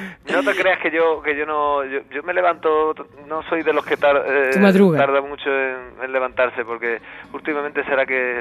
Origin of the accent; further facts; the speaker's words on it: Córdoba, Andalusia, Spain; Yo estoy enamorado de Córdoba y de siempre, y soy cordobés hasta la médula.